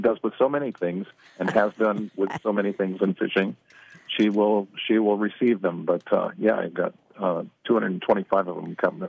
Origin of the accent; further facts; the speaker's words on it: Indiana, United States; I grew up in Indiana. It was pretty much landlocked